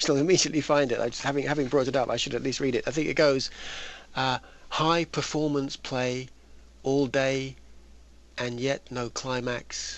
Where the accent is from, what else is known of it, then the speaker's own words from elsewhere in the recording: England, United Kingdom; I feel increasingly British, actually. I'm actually English, and of course, the English are British.